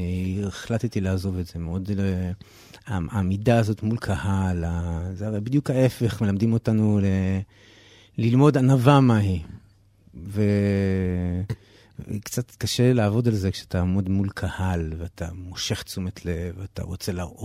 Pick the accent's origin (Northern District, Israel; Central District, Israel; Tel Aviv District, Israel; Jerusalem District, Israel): Central District, Israel; Ra'anana; born there; אני נולדתי ברעננה.